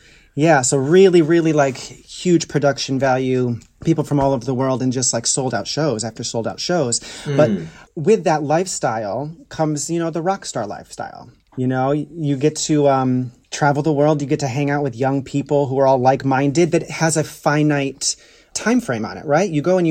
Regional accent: United States; So, I'm American.

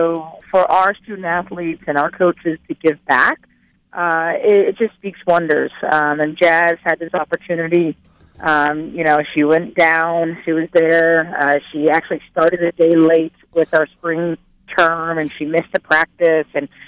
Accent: Virginia, United States; Yeah, I grew up in Virginia, and I am back east.

